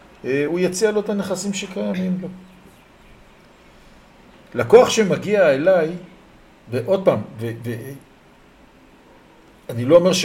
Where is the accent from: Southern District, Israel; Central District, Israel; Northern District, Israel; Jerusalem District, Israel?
Jerusalem District, Israel; Jerusalem; אני ירושלמי, אנחנו מדברים מהבית שלי.